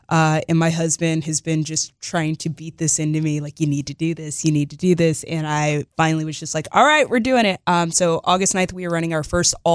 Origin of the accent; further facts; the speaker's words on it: Garland, Texas, United States; Like, we always say Dallas, but Garland is my hometown. I reside like close by Arlington.